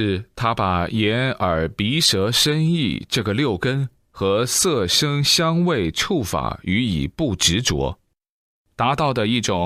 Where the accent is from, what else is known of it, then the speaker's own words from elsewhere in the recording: Sichuan, China; 用我们四川人的话来说，就叫瑜伽。